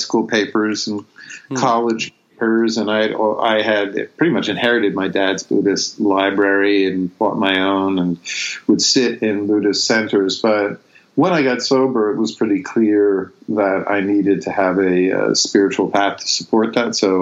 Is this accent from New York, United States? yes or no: yes; New York, United States; growing up in New York in the 70s was, pretty much it was all around, along with London, New York was pretty much the ground zero for punk rock as well as for rap.